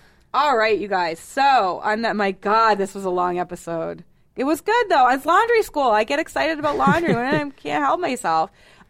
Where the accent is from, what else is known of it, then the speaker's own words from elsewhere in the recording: Boston, Massachusetts, United States; going home to Boston every year. I'm from Boston.